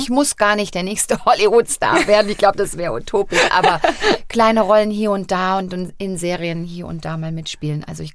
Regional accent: Germany; das ist meine Heimat, hier ist meine Familie, hier sind meine Freunde, hier bin ich groß geworden

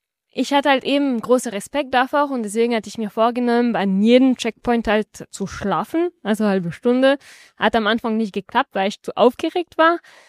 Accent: France; German is a second language; moved away as an adult; now in Freiburg, Germany; Genau, also ich komme aus Frankreich und für Studium bin ich halt nach Freiburg gezogen

